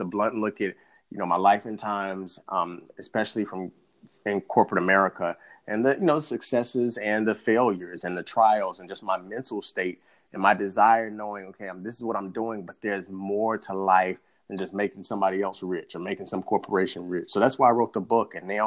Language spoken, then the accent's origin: English; Greensboro, North Carolina, United States; I went back to my hometown in North Carolina. It's going to be in Greensboro, North Carolina.